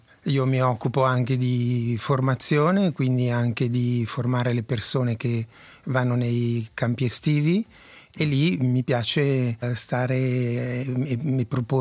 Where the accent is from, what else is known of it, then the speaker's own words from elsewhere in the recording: Stabio, Ticino, Switzerland; sono di origine italiana, sono nato e cresciuto in Ticino, però da genitori bergamaschi.